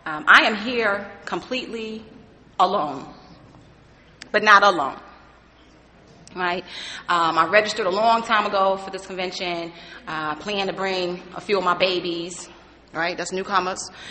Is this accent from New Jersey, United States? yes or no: yes; Newark, New Jersey, United States; I'm from Newark. I got some buddies here that's from the hood.